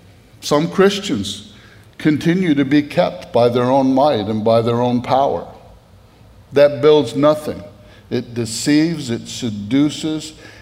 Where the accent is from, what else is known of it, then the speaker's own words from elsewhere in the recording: Northeast, United States; I grew up in the Northeast. We have these huge maple trees.